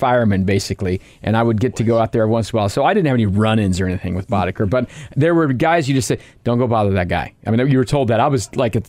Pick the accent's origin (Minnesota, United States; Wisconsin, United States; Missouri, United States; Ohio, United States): Missouri, United States; Kansas City; for us growing up in Kansas City